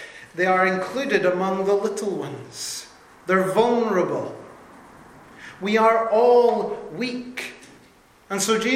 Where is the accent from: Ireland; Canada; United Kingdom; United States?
United Kingdom; I have to say that's something that as British people we are good at.